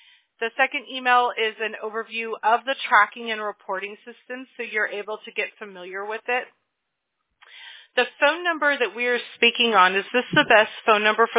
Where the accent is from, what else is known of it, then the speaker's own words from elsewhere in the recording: Apple Valley, California, United States; I grew up in Apple Valley, so I'm like super familiar with where you are at.